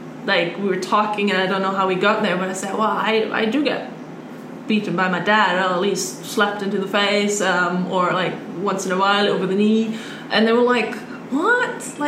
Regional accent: Munich, Bavaria, Germany; I'm from Munich. We have the Oktoberfest. So, Bavaria itself has a huge drinking and beer tradition, right?

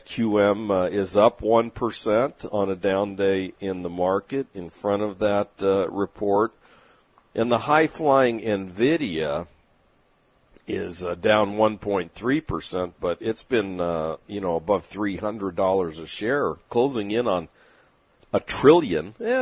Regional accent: San Diego, California, United States; also born or lived in Glendale; Growing up in San Diego and being born in the Glendale, Los Angeles area, I followed the Lakers for many, many years

